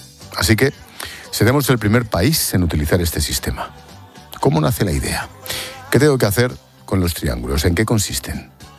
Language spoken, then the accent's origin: Spanish; Spain; Lo que es obvio es que somos españoles, siempre tenemos que esperar al último momento para comprarla.